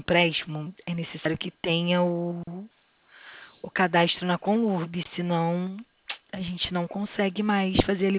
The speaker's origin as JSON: {"language": "Portuguese", "town": "Duque de Caxias", "region": "Rio de Janeiro", "country": "Brazil", "said": "Eu sou aqui de Duque de Caxias, na Praça Roberto Silveira, no edifício Jomasa, que fica do lado da Receita Federal."}